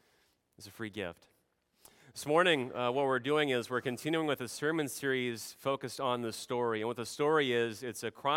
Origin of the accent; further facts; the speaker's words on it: Nebraska, United States; We come from Richmond, Virginia. Before that, I personally came from Nebraska. And growing up in Nebraska, I have to share with you, on a family farm